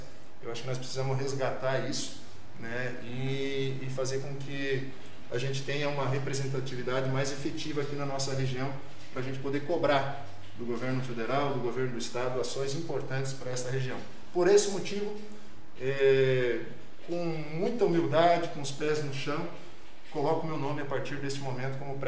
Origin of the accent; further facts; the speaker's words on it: Palotina, Paraná, Brazil; Eu sou nascido aqui, né? Eu sou oestino, nasci em Palotina, quando Maripá ainda pertencia a Palotina.